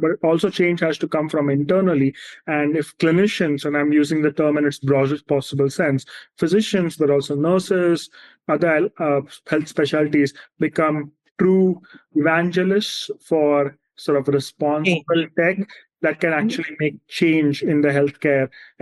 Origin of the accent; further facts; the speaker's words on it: Mumbai, Maharashtra, India; now in New York City, United States; So I grew up in India, in Bombay, which some of you might know is one of the biggest cities in India. I live in New York City right now